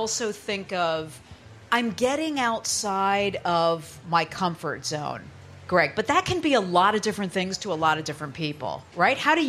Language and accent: English; Minnesota, United States; What else is essentially Minnesotan? Dropping a line in the lake, hitting a trail in the great outdoors, portaging in the boundary waters. We are a people who love our outdoor adventures